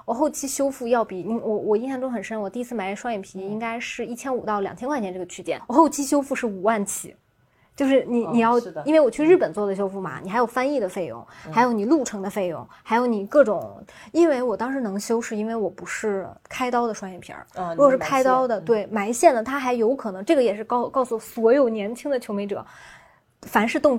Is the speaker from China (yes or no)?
yes; Xuzhou, Jiangsu, China; 是去我老家在徐州嘛